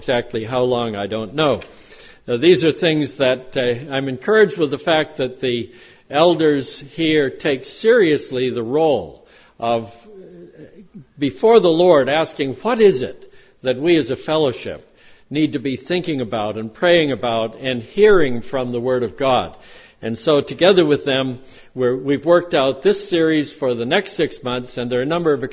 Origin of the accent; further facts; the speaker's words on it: Boston, Massachusetts, United States; at the end of which I remembered I'm from Boston. And there was at least some consolation. So I'm a Boston kid as well.